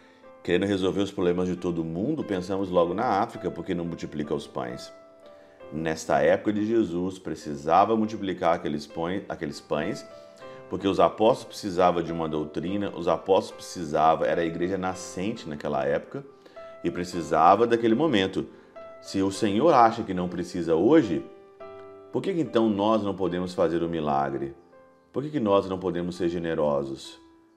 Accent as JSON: {"language": "Portuguese", "country": "Brazil", "said": "Por que que no Brasil, por exemplo, que é a minha terra, por que que tem tantas pessoas passando fome?"}